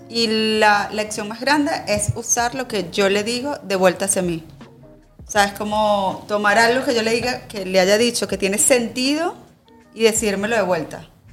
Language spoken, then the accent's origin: Spanish; Guárico, Venezuela; como mamá creciendo en Guárico con una crianza bastante dura